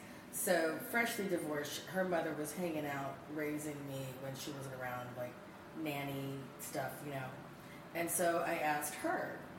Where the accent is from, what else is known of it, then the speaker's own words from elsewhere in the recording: California, United States; also born or lived in Arkansas; as a young girl I was in Southern California, but I was born in Arkansas.